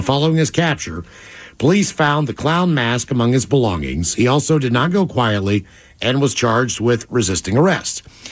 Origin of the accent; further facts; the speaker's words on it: Pittsburgh, Pennsylvania, United States; I'm glad we had Captain Pitt growing up in Pittsburgh.